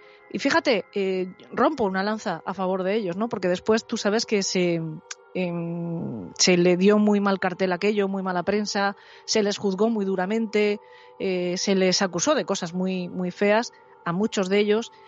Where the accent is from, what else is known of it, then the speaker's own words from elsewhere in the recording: San Vicente del Raspeig, Valencian Community, Spain; Yo soy de San Vicente del Raspeig, como Pedro Amorós.